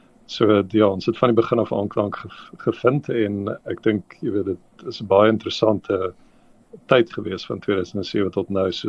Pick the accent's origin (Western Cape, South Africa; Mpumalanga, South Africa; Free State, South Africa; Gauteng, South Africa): Gauteng, South Africa; Benoni; Ek het groot geword in Benoni